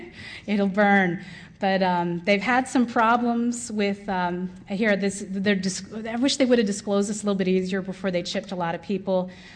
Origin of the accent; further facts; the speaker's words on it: United States; I've spent a lot of time in South America where I don't want people to know I'm American.